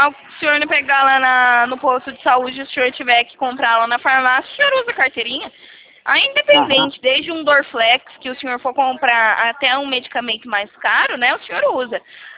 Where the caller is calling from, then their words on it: São Paulo, Brazil; Eu falo com o senhor aqui de São Paulo.